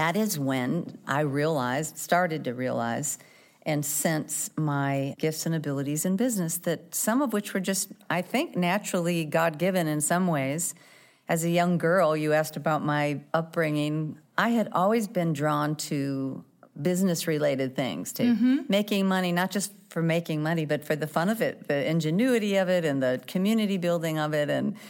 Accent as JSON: {"language": "English", "town": "Chicago", "region": "Illinois", "country": "United States", "tie": "born or raised there", "also_born_or_lived": "Milwaukee", "said": "I grew up in Chicago and Milwaukee in the 60s and 70s. My father was the minister of a small church. My mother was a first grade teacher and a pastor's wife."}